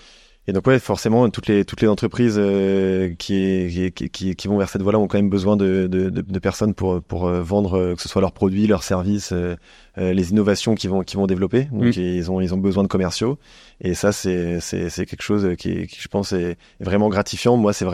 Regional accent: France; en tant que bon français consommateur de bonne nourriture

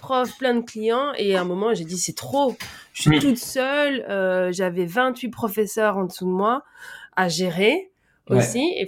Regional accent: Brussels, Belgium; also born or lived in Spain; j'ai grandi à Bruxelles

